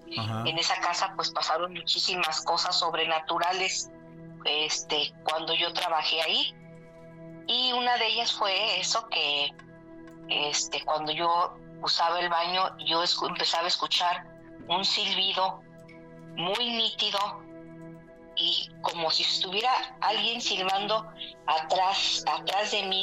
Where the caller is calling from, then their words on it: Houston, Texas, United States; de Houston. Ya les he llamado en algunas ocasiones.